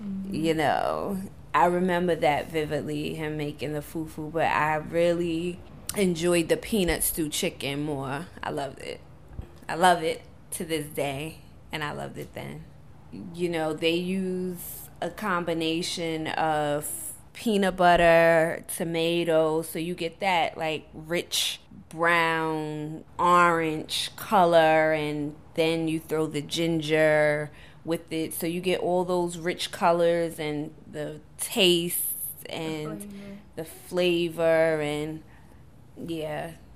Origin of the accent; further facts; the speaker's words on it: United States; For me, you know, I'm an American child with one immigrant parent. So being American, I like my American food, but I also enjoy the other part of my culture.